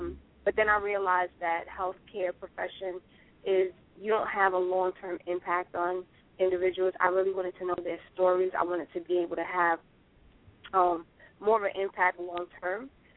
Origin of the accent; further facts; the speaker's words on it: Brooklyn, New York, United States; I was born and raised in Brooklyn. My parents are both immigrants to this country. My dad is from Honduras. My mom is from Guatemala.